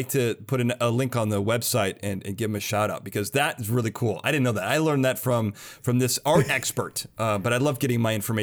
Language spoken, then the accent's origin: English; Chicago, Illinois, United States; I mean, I'm from Chicago. New York's the second best pizza city